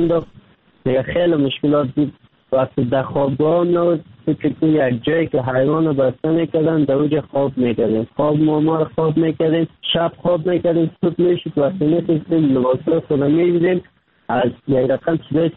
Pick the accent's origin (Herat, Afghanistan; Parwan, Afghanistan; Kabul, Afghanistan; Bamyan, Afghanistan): Kabul, Afghanistan; آمدم از کابل آمدم